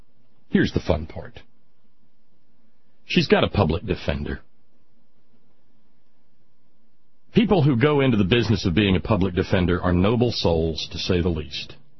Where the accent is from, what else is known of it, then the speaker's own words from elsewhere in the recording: Alabama, United States; when I was a little boy, every year growing up in Northwest Alabama